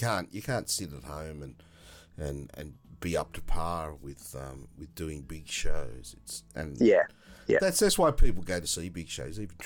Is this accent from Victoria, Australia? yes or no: no; Hornsby, New South Wales, Australia; born there; I was born in Hornsby, but my parents all came from Dural.